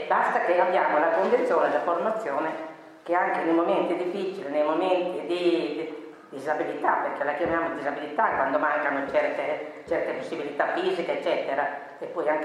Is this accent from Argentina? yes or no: no; Bologna, Emilia-Romagna, Italy; per esempio a Bologna, io vengo da Bologna, ci sono tante belle chiese